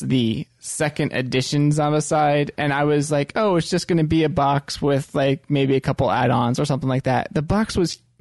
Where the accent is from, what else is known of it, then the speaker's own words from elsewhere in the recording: Ireland; One thing I would say about, since we're Irish, it's already brought it up